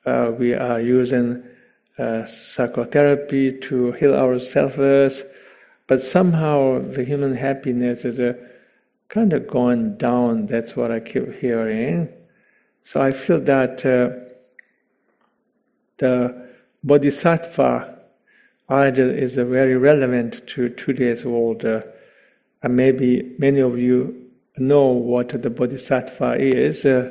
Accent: Tibet, China; I grew up in Tibet.

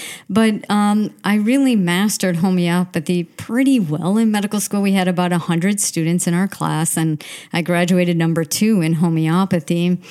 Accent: Buffalo, New York, United States; I'm from Buffalo, New York

